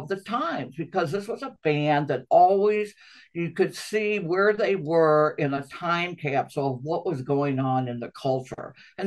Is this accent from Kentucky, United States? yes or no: yes; Louisville, Kentucky, United States; it was so diametrically opposite of how we were growing up in Louisville that it was like irresistible to me.